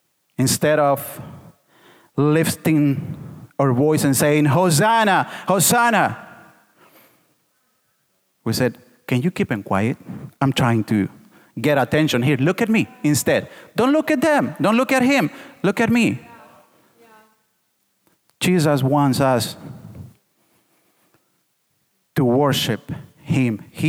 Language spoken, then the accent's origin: English; Portland, Oregon, United States; I love the Blazers. I love the Blazers. They are my hometown team. And even if I go to LA, I will still like the Blazers.